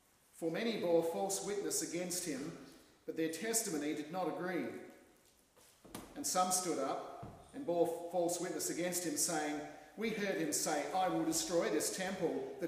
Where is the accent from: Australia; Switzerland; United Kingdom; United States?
Australia; now in New Zealand; since I'm originally from Australia, the first thing that springs to my mind